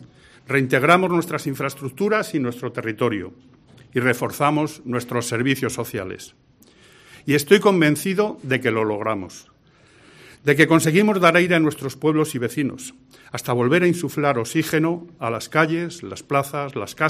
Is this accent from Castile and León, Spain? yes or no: yes; Castile and León, Spain; somos más los castellano-leoneses que hemos apostado por pintar los mapas de azul